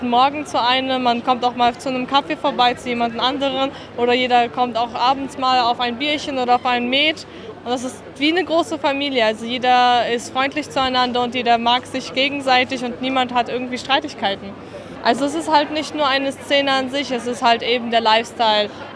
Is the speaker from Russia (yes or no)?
yes; Russia; now in Germany; Also ich komme jetzt aus Russland und ich lebe hier aber schon seit Ewigkeiten